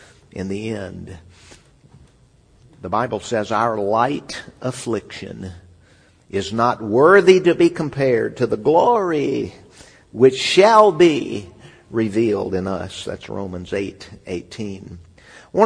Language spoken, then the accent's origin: English; California, United States; I grew up in California. They have some high mountains there.